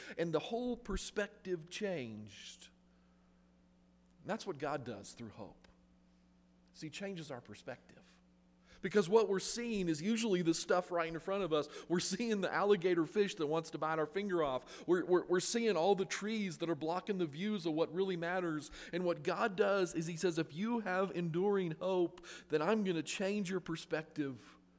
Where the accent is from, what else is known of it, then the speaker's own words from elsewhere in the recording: Salt Lake City, Utah, United States; I'm from Salt Lake, and we don't have alligators for fish in Utah.